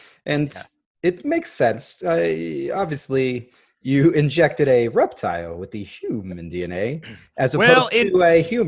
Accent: Brooklyn, New York, United States; accent: Brooklyn; I grew up in Brooklyn. This is a Brooklyn accent.

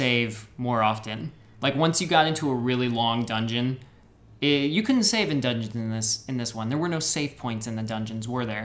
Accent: United States; I'm from America, and we say Bahamut.

